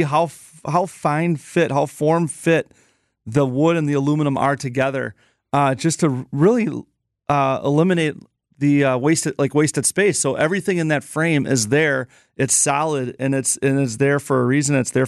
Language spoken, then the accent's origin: English; Wisconsin, United States; like my brother and I are the owners, but we grew up in Wisconsin. We're not going anywhere.